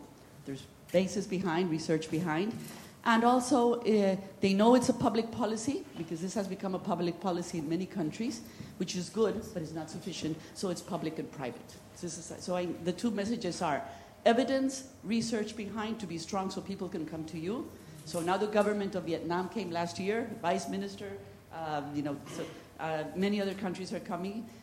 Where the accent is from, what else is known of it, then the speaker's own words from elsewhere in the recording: Colombia; I'm from Colombia.